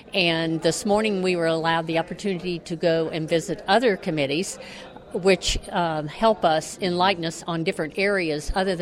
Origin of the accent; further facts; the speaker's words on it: Lake Placid, Florida, United States; I am from Lake Placid, Florida.